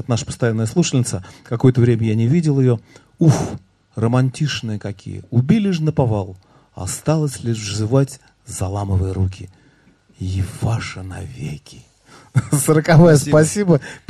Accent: Moscow, Russia; мне, как коренному москвичу

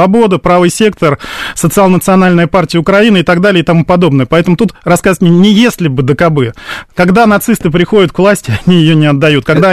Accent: Moscow, Russia; я тоже москвич, никакой не пророссийский, а я русский человек, родился здесь так же, как мои родители, бабушки, дедушки

